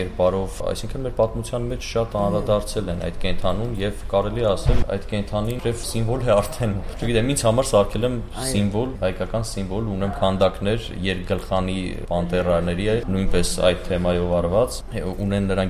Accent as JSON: {"language": "Armenian", "country": "Armenia", "tie": "born or raised there", "said": "ես այստեղից եմ, ես շատ սիրում եմ իմ հողն ու ջուրը, ծնվել եմ, ապրում եմ Հայաստանում։"}